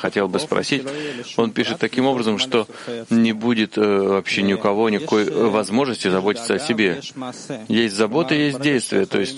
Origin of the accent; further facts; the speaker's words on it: Texas, United States; Я же из Техаса, что вы хотите?